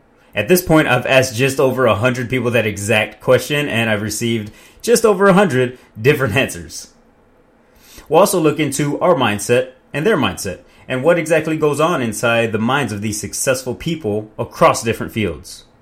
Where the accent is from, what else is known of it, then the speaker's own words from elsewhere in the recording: East Chicago, Indiana, United States; also born or lived in Panama City, Panama; So I grew up in Northwest Indiana, East Chicago, Indiana to be exact. I'm a mix of Puerto Rican, Chinese, and Irish, and I was born abroad in Panama City, Panama.